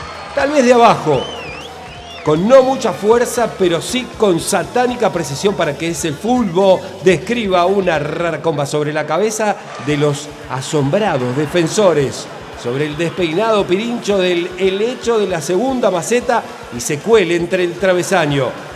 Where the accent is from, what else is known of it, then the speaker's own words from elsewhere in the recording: Rosario, Santa Fe, Argentina; Porque tengo parte de mi vida en Rosario. Yo me siento de Rosario, soy de Rosario también.